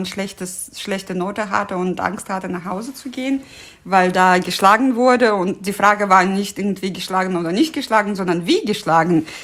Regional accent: Uzbekistan; German is a second language; also born or lived in Russia; now in Germany; ich in Russland oder in Usbekistan, ich komme eigentlich aus Usbekistan, leben könnte.

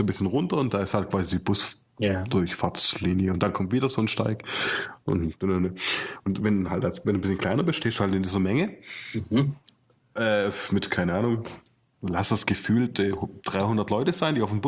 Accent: Hochdorf, Baden-Württemberg, Germany; born there; Ich bin gebürtiger Hochdorfer, da wo das Bier herkommt.

